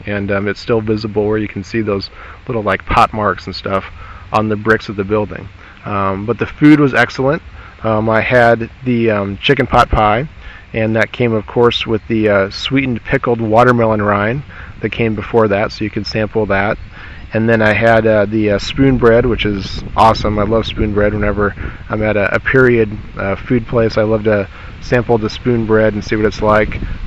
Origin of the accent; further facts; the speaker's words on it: Howells, Nebraska, United States; I used to mow several cemeteries in my hometown of Howells